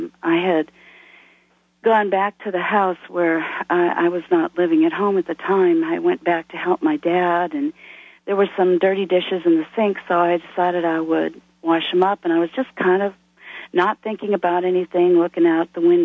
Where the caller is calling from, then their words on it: Jonesboro, Arkansas, United States; I'm calling from Jonesboro, Arkansas.